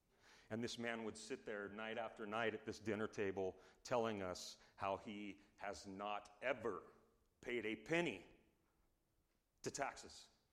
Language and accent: English; United States; I'm an American, I can say it, denarius, I guess.